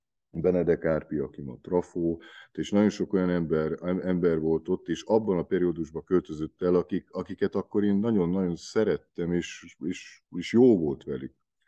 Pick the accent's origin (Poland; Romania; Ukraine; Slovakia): Romania; Bălan, Harghita; also born or lived in Gyergyóditró; Gyergyóditróban születtem, 72. június 12-én, Puskás Tivadar utcában. Érdekessége az, hogy soha az életben nem éltem Ditróba, de szülőfalun, és tehát akkor a szüleim Balánbányán él